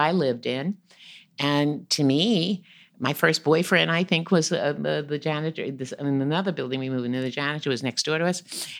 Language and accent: English; New York City, New York, United States; no, I'm from New York.